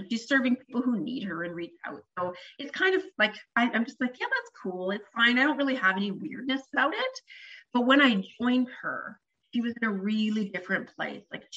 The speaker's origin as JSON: {"language": "English", "country": "Canada", "said": "I can't say corporate America because I'm Canadian, corporate Canada doesn't have the same ring to it"}